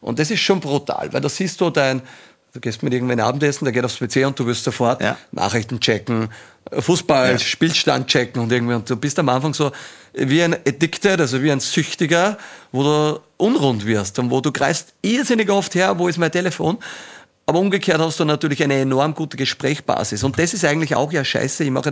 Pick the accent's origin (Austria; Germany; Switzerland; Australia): Austria; born there; wir alle sind da jetzt mit der Goldmedaille geboren in Österreich